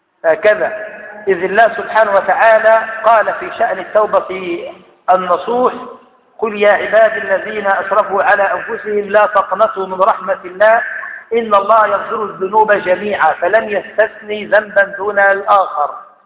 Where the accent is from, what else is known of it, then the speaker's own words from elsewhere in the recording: Egypt; لأن إحنا كمصريين منتشر في أذهاننا أمثال